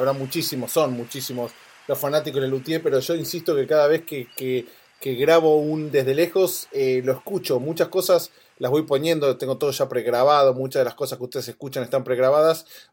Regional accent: Buenos Aires, Argentina; yo soy fanático de los Spurs desde que era chiquito en mi casa, allá en la paternal.

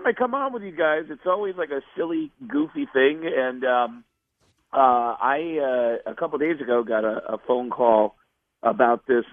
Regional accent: New York, United States; I'm from New York. I was home for September 11th

